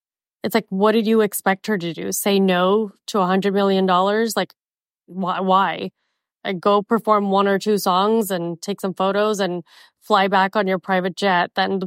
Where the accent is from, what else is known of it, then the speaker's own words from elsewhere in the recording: Mumbai, Maharashtra, India; now in United States; I'm from Mumbai